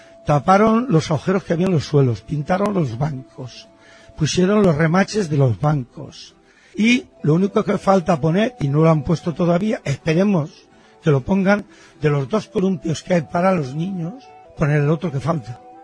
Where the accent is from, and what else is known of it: Valencia, Valencian Community, Spain